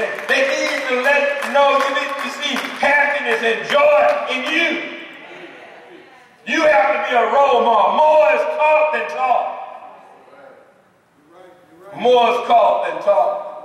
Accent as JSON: {"language": "English", "region": "the South", "country": "United States", "tie": "born or raised there", "said": "Growing up in the South, in the rule, that was a sign of a fan."}